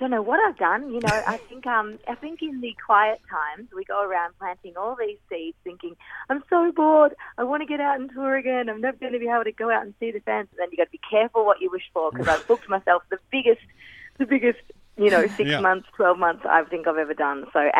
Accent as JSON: {"language": "English", "town": "Violet Town", "region": "Victoria", "country": "Australia", "tie": "born or raised there", "said": "growing up in Violet Town and growing up, you know, in this really isolated sort of bushy 60 acres of nothing but forest and plants and trees and animals"}